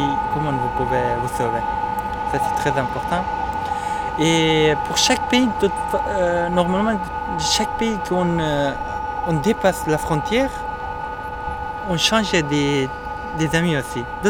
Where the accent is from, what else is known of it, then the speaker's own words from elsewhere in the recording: Iran; also born or lived in Afghanistan; now in France; c'est 3 ans et 2 mois, quelque chose comme ça, j'habite en France. Je viens d'Afghanistan. Je suis né en Afghanistan, mais je n'ai pas vécu. J'ai grandi en Iran.